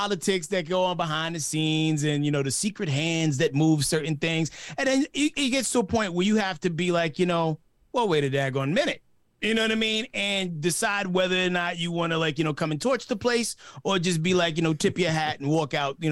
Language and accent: English; New York, United States; moved away; also born or lived in Dallas, United States; I'm originally from New York, but then like most New Yorkers, we found some trouble and had to go down south.